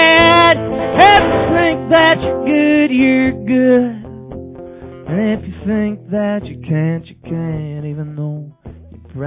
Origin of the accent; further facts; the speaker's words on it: West Fargo, North Dakota, United States; This is about the North Side, and I grew up in West Fargo.